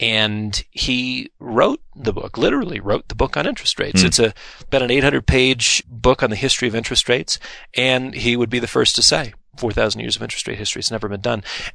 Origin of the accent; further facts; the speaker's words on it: Colorado, United States; I mean, growing up in Colorado as a boy, you know, I always imagined, well, if there's an avalanche, I'll jump behind a big tree.